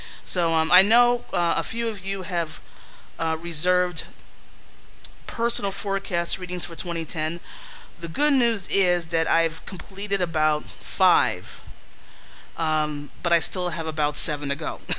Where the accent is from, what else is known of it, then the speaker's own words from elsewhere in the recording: New York, United States; Being that I am from New York and raised in the Bronx and became a Yankee fan over 30 years ago